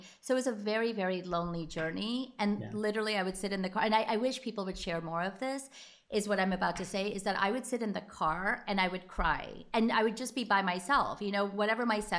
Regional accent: United States; And I'm just like, yes, I'm Indian American and this is who I am.

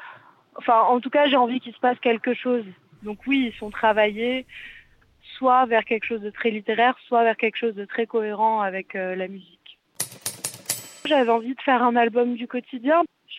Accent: south of France, France; je viens du sud de la France.

